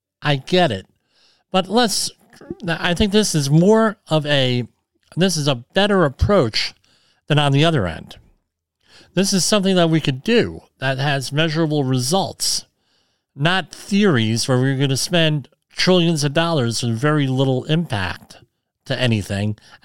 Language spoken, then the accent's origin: English; Woodbridge, New Jersey, United States; I mean, where I grew up in Woodbridge, and I'm sorry I don't have pictures of this from when I was growing up, but we had in Woodbridge, we had where the Woodbridge Center Mall is, that was all clay pits.